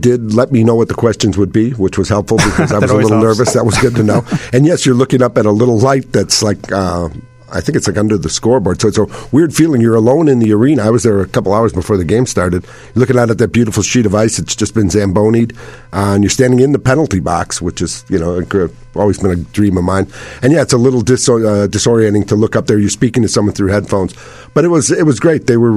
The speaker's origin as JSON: {"language": "English", "town": "Chicago", "region": "Illinois", "country": "United States", "tie": "born or raised there", "said": "When I grew up in Chicago, there were four daily newspapers and maybe five television stations."}